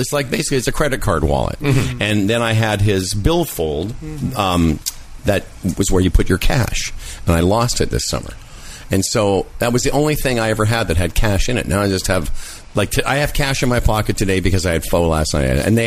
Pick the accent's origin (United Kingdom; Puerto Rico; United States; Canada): Canada; Moose Jaw, Saskatchewan; when I grew up in Moose Jaw, the golf course was known as the MJ Golf and Curling Club, not Country Club.